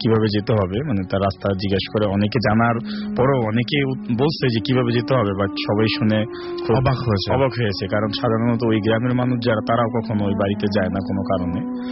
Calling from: Dhaka, Dhaka Division, Bangladesh; আমি মিরপুর সেনপাড়া থেকে এসেছি।

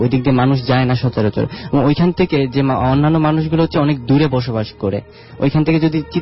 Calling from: Dhaka, Dhaka Division, Bangladesh; Hello listener, আসসালামু আলাইকুম … আমি আসছি ঢাকা বসুন্ধরা থেকে।

